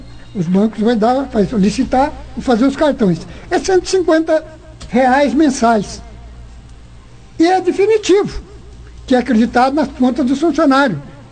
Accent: Bandeirantes, Paraná, Brazil; born there; Nasci aqui em Bandeirantes e quero o bem de Bandeirantes. Eu tenho 77 anos.

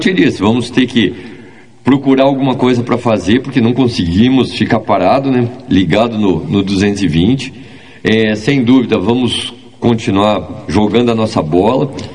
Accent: Curitiba, Paraná, Brazil; Mas não gostaria de morar em Curitiba, não é, sou curitibano, mas o frio não é meu forte, prefiro o calor.

